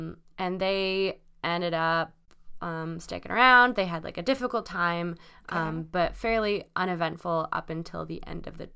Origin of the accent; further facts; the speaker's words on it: Baldoon, Ontario, Canada; Born and raised in South Detroit. South Detroit is actually Baldoon.